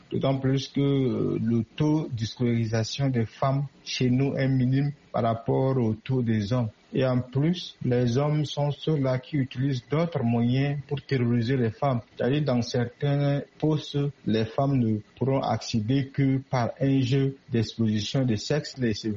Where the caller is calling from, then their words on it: Abéché, Ouaddaï, Chad; Je suis à Abéché, à l'est du Tchad.